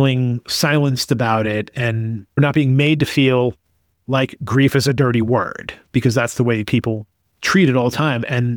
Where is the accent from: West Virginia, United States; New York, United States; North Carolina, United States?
New York, United States; I'm originally from New York.